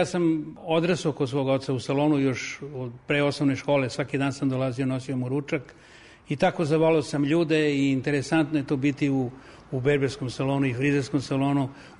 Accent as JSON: {"language": "Serbian", "town": "Kruševac", "region": "Southern and Eastern Serbia", "country": "Serbia", "tie": "born or raised there", "said": "Baš iz Kruševca."}